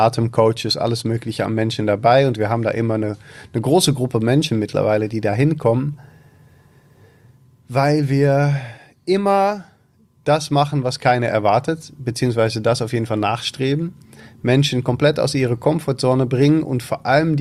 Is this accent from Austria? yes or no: no; Netherlands; German is a second language; vor allem als Holländer, wir sind als Holländer schon